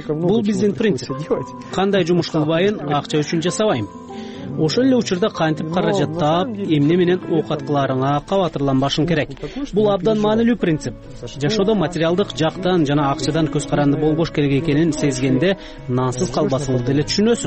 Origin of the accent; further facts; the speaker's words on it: Kazakhstan; Ата тегим украиндер, агам, эки эжем бар. Ата энем кайтыш болуп кетти. Баарыбыз Казахстанда төрөлдүк. Ошол жакта чоңойдук.